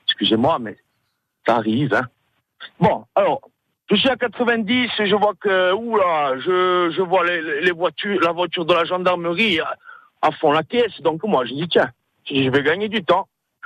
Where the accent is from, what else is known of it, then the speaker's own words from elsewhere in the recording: Ajaccio, Corsica, France; Et moi, comme je suis d'Ajaccio, je fais pareil, je les suis, je suis derrière.